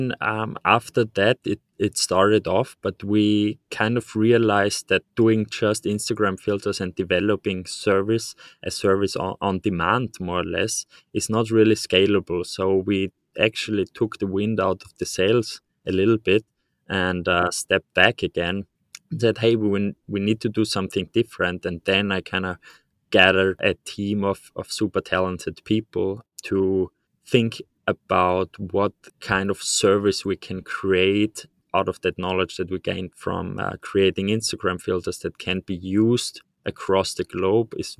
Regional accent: Austria; English is a second language; I'm born and raised in Austria, not Australia, so we don't have kangaroos here. I'm still in my 20s, so 20 years old

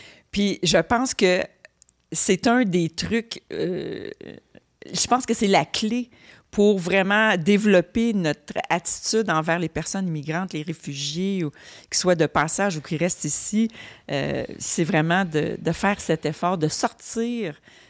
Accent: Sainte-Catherine, Quebec, Canada; born there; Moi, je suis née à Sainte-Catherine, à côté de Kanawagé.

